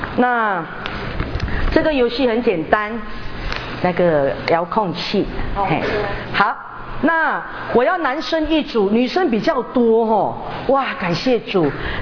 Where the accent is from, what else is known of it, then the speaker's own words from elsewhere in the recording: Malaysia; 我目前在内湖开拓第二间教会，我是宣教士哈，我是马来西亚来的，然后到美国正道